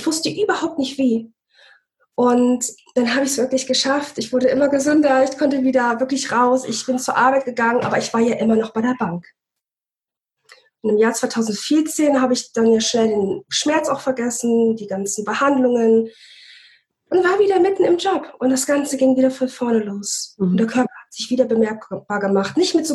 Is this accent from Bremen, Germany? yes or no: yes; Bremen, Germany; wir kommen ursprünglich aus Bremen